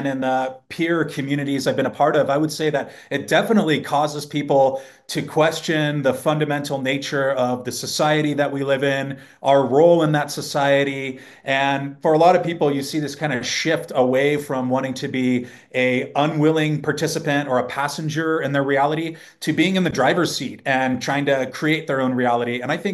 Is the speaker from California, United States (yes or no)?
yes; San Diego, California, United States; So the elevator pitch is I grew up in San Diego, California, hosting a lot of exchange students.